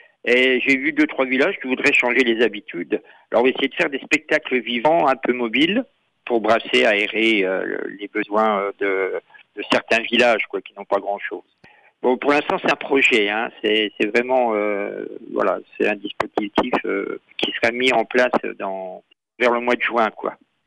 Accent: Grand Est, France; Alors, en fait, moi, je viens des Vosges.

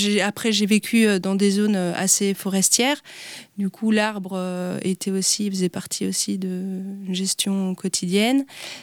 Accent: Belgium; parce que je suis belge de nationalité, et j'ai grandi en Belgique.

